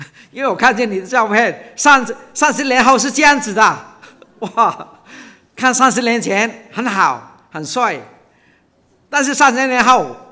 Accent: China; 我们中国人所谓的听话很有意思。

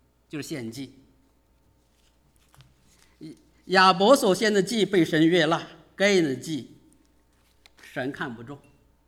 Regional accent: China; 我们中国人很多就孝心，养儿防老。

